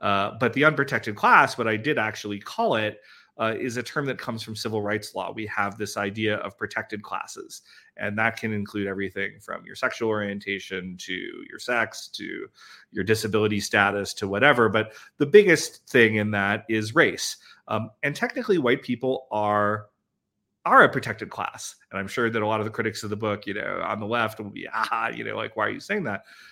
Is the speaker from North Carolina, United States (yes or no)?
yes; North Carolina, United States; I grew up in North Carolina when that ad ran.